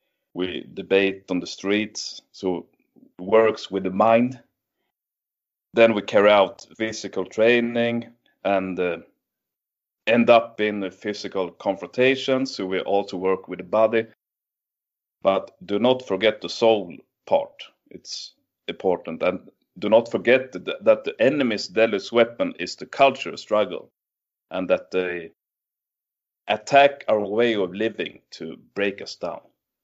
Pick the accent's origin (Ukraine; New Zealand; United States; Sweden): Sweden; northern Sweden; now in West Sweden; I'm from Nestu, West Sweden, but originally I'm from the northern part of Sweden.